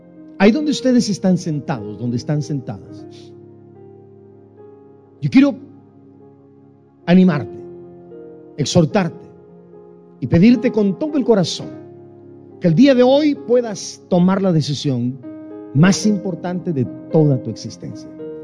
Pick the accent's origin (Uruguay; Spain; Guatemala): Guatemala; No, le dije, pero soy guatemalteco. Y mi corazón es chamo, magallanero.